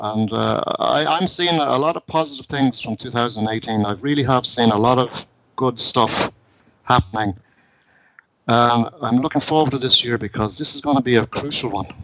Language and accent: English; Ireland; It's just about celebrating our sovereignty and our independence, who we are as a people. That's it, as Irish people, Irish men and women, as the first words of our proclamation.